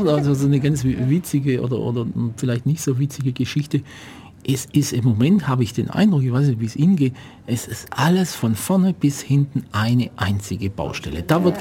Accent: Ulm, Baden-Württemberg, Germany; Also ich war ja früher hier in Ulm im Gymnasium und so weiter, also ich bin zwar kein gebürtiger Ulmer, aber doch so lang.

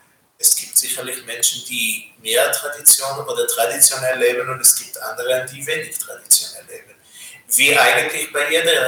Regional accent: Israel; moved away as an adult; now in Ulm, Germany; Ich bin direkt aus Israel hierher gekommen, bin in Israel geboren und aufgewachsen. Und erst Mitte 2000 bin ich mit meiner Familie hierher gekommen

